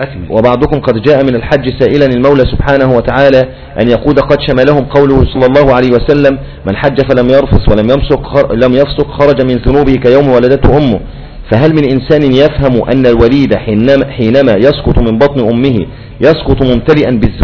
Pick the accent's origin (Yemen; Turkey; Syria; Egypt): Syria; وكما يقولون عندنا في سوريا مثلا كده نحط رجلينا نحط رجلينا بمية برد